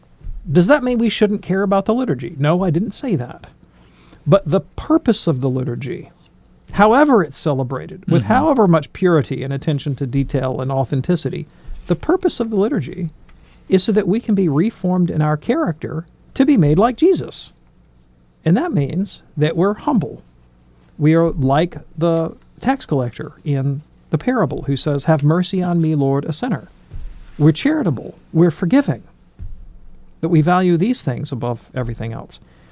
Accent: the South, United States; And, I grew up in the South, not a Catholic. I grew up in the evangelical world, and I rubbed shoulders with a lot of fundamentalists.

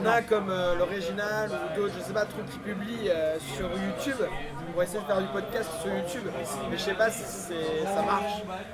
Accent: Paris, Île-de-France, France; Oui, je suis parisien.

